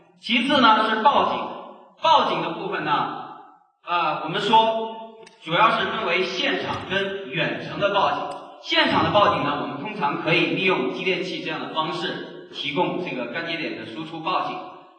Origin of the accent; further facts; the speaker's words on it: China; 我们中国人呢经常喜欢这个讲8这个数字